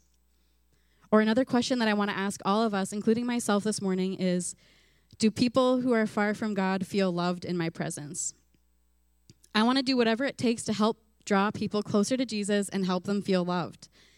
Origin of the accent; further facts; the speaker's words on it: Canada; If you don't know me, I'm 32 years old. I'm a Canadian.